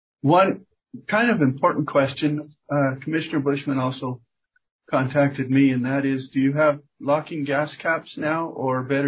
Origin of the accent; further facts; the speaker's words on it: Utah, United States; Well, and just for your information, I'm from Daggett County. We're 950 people and have the same issues with towns of similar size.